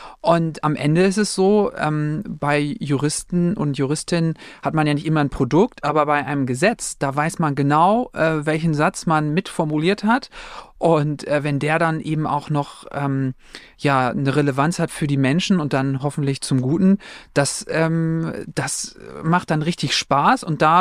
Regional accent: Heide, Schleswig-Holstein, Germany; Ja, also ich bin in Heide aufgewachsen.

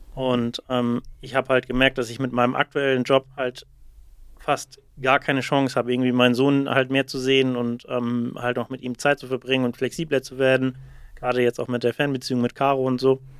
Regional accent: Schleswig-Holstein, Germany; 37, komme aus der Nähe von Flensburg

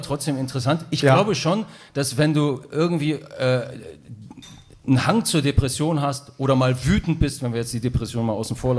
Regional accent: Bielefeld, North Rhine-Westphalia, Germany; born there; Ich bin ja in Bielefeld geboren

